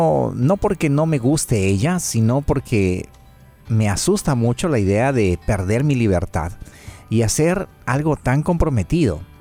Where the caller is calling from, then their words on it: Argentina; de Argentina.